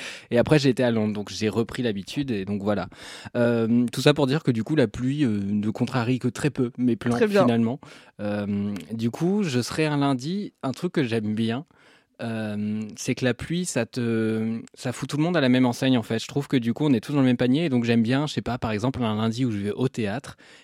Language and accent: French; Normandy, France; moi déjà, j'ai grandi en Normandie.